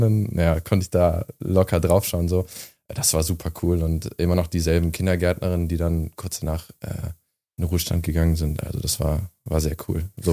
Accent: Germany; ist ein unfassbarer Nationalstolz, den besonders wir Deutschen bewusst nicht so haben, auf jeden Fall ganz anders haben.

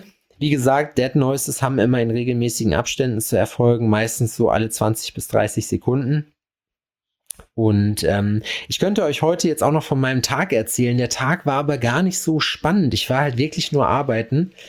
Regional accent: North Rhine-Westphalia, Germany; Also eigentlich müsste ich das ja wissen. Ich bin ja Westfale.

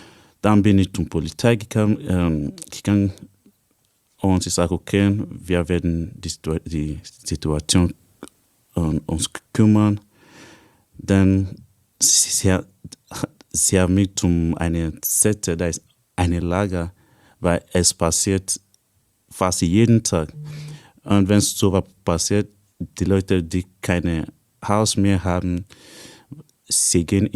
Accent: Nigeria; German is a second language; Es war am 12. Dezember 2015 in Nigeria, da wo ich aufgewachsen bin.

